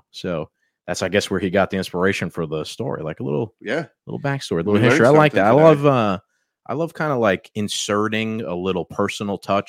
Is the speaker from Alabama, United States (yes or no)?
no; Bronx, New York, United States; I'm from the Bronx.